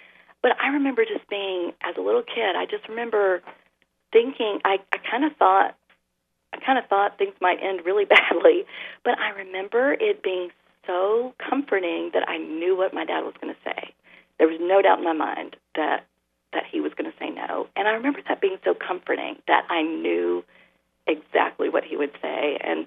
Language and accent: English; the South, United States; I've been in a strange position to observe some things more keenly because of growing up in the South